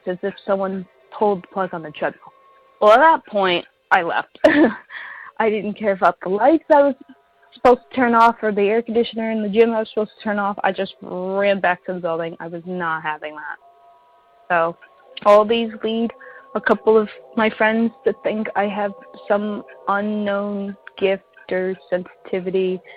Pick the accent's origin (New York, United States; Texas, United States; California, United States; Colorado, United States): New York, United States; I'm from New York.